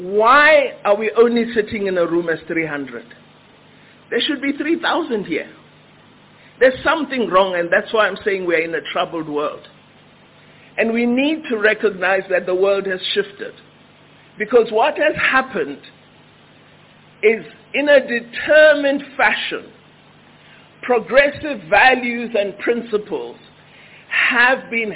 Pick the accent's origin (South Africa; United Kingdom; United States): South Africa; Because as South African leadership, our trade union movement was able to marshal under the worst oppressive chains